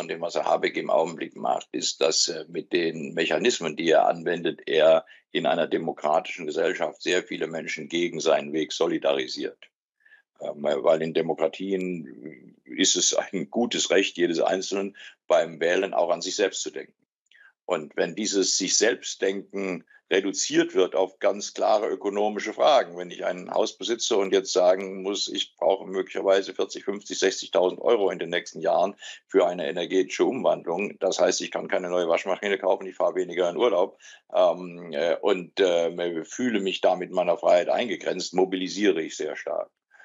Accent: Darmstadt, Hesse, Germany; In meinem Heimatland Hessen hier in Darmstadt

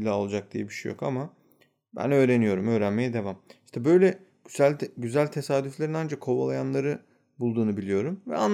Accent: Denizli, Turkey; Her neyse böyle dedim ben Türk'üm. Dedi neresinden? Dedim bilmezsiniz ya ben Denizliliyim.

